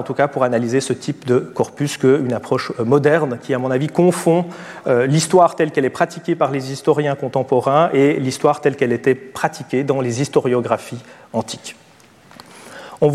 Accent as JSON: {"language": "French", "country": "Switzerland", "said": "bon, parce que je viens de Suisse"}